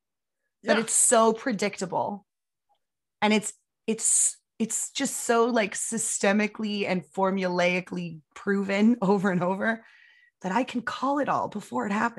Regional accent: San Diego, California, United States; I mean, I'm from San Diego, and I surfed in my youth

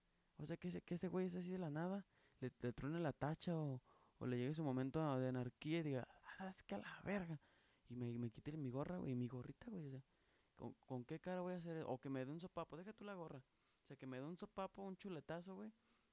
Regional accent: Mexico; Como buen mexicano que soy, cruzando por el cruce de cebras.

